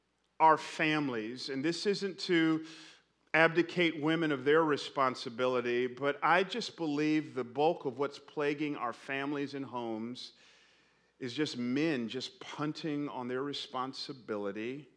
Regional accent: Atlanta, Georgia, United States; I grew up in Atlanta

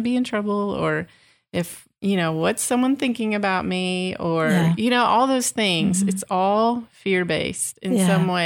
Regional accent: Texas, United States; I grew up in Texas and I spent a ton of time outdoors, especially catching turtles.

